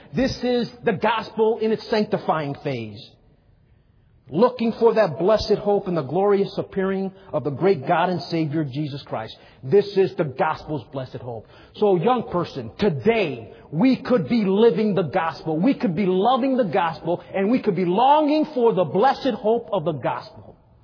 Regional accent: Chicago, Illinois, United States; I remember, I come from Chicago, grew up in the ghettos of Chicago.

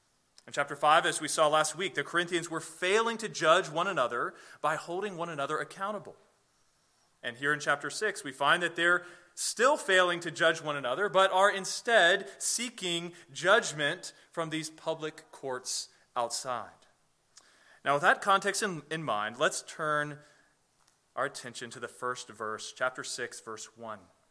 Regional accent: Charlottesville, Virginia, United States; Well, I grew up here in Charlottesville, and my grandparents on my dad's side lived here in town.

